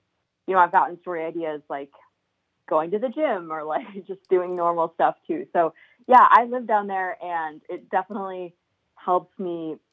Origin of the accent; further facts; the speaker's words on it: Chicago, Illinois, United States; now in Fond du Lac, United States; No, yeah, I'm not from Fond du Lac. I'm actually from Chicago area. I decided to live in Fond du Lac when I was, you know, applying for this job.